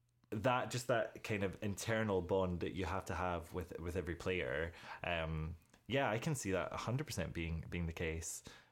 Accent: United Kingdom; the thing that kind of obviously baffles me, obviously being British, is so much of it is like steeped in like pantomime as well.

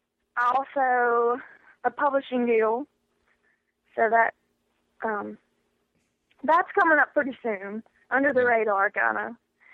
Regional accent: Louisiana, United States; there's this, like, theater in Ruston, Louisiana, close to my hometown

